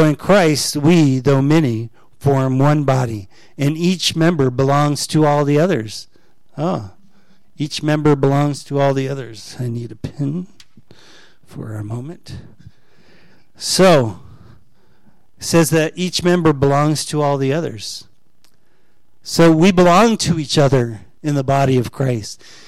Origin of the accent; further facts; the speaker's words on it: Florida, United States; I was raised in Florida.